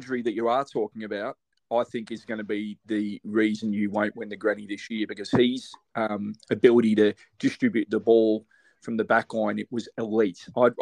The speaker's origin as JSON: {"language": "English", "region": "Victoria", "country": "Australia", "lives_now": "Queensland, Australia", "said": "I mean, I'm from Victoria, live in Queensland, love travelling to Sydney."}